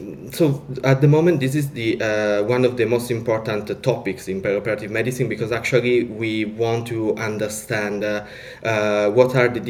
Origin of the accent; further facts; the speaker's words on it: Italy; English is a second language; now in United Kingdom; because I come from Italy, so I tend to have a double life as a doctor